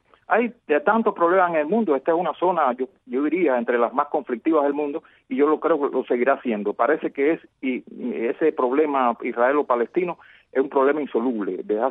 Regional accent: Cuba; como cubanos, la problemática de derechos humanos que existe dentro de Cuba

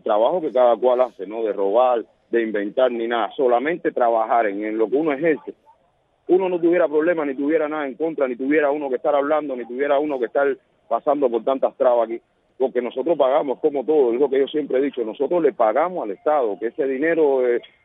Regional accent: Havana, Cuba; yo y otro muchacho, otro compañero, que somos de aquí de La Habana

